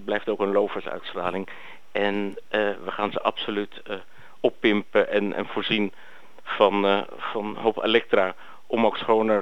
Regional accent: Amsterdam, North Holland, Netherlands; En daar gaan wij als Amsterdammers een klein beetje aan voorbij.

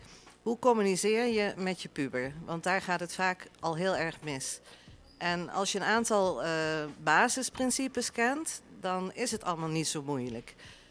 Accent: Amsterdam, North Holland, Netherlands; born there; moved away; Ik ben van geboorte, kom ik uit Amsterdam.

